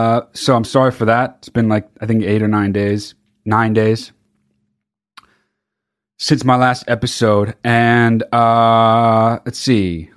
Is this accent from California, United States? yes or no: yes; California, United States; I grew up in California, and when a place that doesn't usually get a kind of weather gets that kind of weather, people act so fucking crazy.